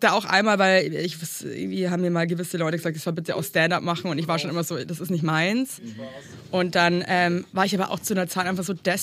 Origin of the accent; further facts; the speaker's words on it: Regensburg, Bavaria, Germany; ich bin eigentlich auch Bayerin.